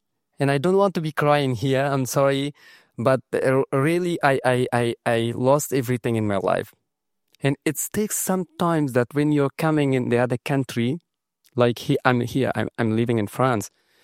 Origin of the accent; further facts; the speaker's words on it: Afghanistan; moved away as an adult; I grew up in Afghanistan. I did my bachelor degree in Afghanistan. I had a very good job in Afghanistan as a journalist.